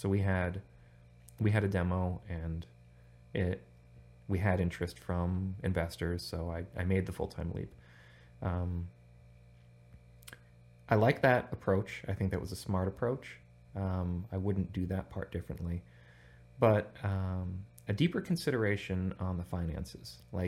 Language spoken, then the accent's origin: English; United States; I had considered them, actually, because I grew up right outside New York City.